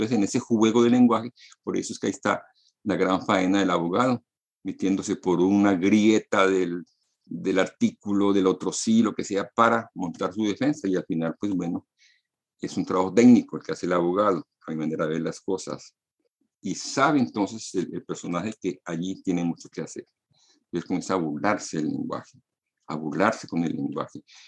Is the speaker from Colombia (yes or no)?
yes; Colombia; Yo vengo de Colombia y como sabemos en Colombia se habla el mejor español del mundo.